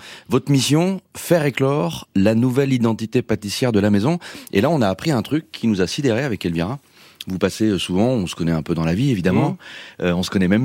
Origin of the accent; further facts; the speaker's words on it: Lyon, Auvergne-Rhône-Alpes, France; Bon, moi je suis lyonnais, hein, vous le savez